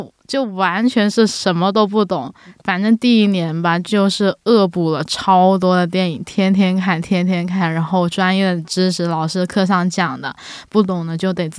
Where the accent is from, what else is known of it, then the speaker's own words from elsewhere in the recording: Guangxi, China; 可能因为我来自广西嘛，然后是个小城市，然后那边也没有什么特别好的 facility，